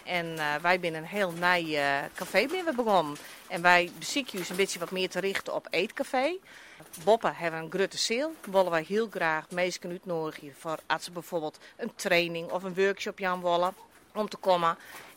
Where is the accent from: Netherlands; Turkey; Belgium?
Netherlands; Haas; born there; Wij komen uit Haas. En mijn man die komt uit de polder. En ik ben zelf geboren in Haas.